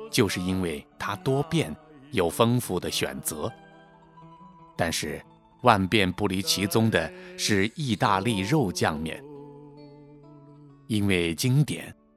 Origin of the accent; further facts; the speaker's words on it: Chongqing, China; 作为重庆人，一说到好吃的面，马上就会想到葱青削面。